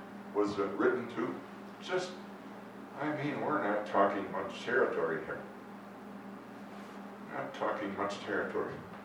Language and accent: English; South Dakota, United States; Now, when I was, I grew up in South Dakota